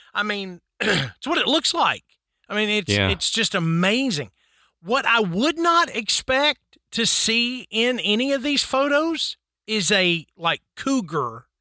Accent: United States; because you know, I'm an American, I think of what is around me.

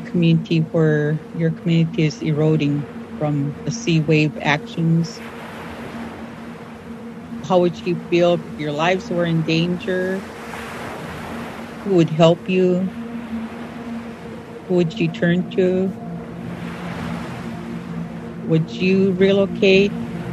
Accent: Shishmaref, Alaska, United States; I am a Inupiaq Eskimo. My great-great-grandparents were nomadic. I was born and raised here in Shishmaref, Alaska. Shishmaref is an island on the Bering Sea coast.

